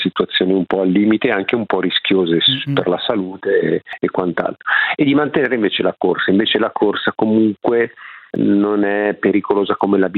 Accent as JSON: {"language": "Italian", "region": "Lombardy", "country": "Italy", "said": "però noi lombardi o comunque della nord Italia"}